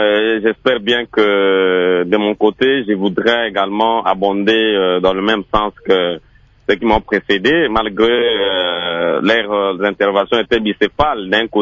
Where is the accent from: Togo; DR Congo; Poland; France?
DR Congo; Mbandaka, Équateur; Je vous assure que si vous venez chez moi en Bandaka, vous allez trouver des rizières ici.